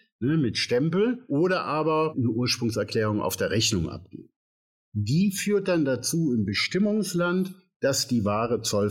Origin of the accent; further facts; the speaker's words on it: Rhineland, Germany; wie man meiner Sprache entnehmen kann, gebürtiger Rheinländer.